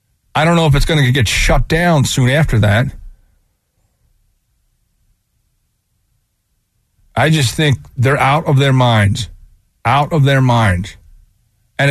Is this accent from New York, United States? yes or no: no; Avalon, New Jersey, United States; I grew up in Avalon, basically. Worked there for 20 summers.